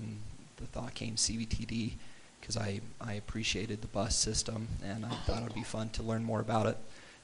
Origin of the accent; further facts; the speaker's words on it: Ephraim, Utah, United States; I am studying public relations, and I'm originally from Ephraim, Utah. I'm new to the Cache Valley.